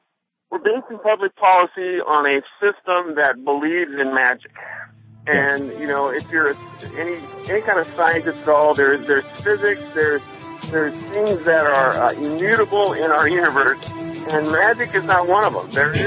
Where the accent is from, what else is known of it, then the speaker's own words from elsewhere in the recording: California, United States; now in North Carolina, United States; I'm in North Carolina, and it's kind of a hotbed of Christianity, and you name it, and it's kind of driving me crazy. I come from California.